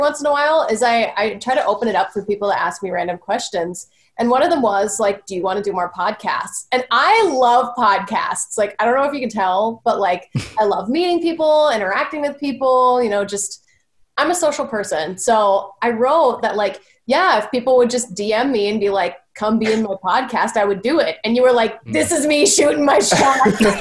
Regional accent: Minnesota, United States; Like, she's from Maine. I'm from Minnesota.

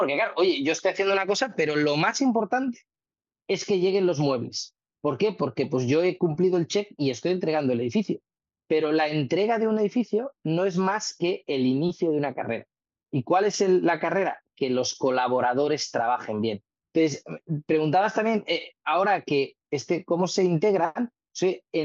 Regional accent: Barcelona, Catalonia, Spain; yo además que vengo de Barcelona y soy arquitecto

